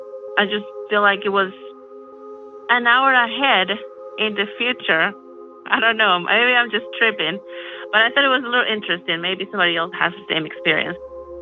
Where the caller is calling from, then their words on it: Utah, United States; Hi, Derek. … I'm calling you from Utah.